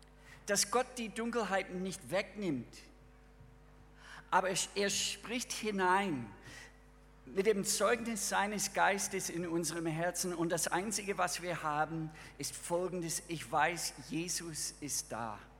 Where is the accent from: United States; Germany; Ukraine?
United States; Minnesota; German is a second language; Ich komme, wie gesagt, aus Bundesstaat Minnesota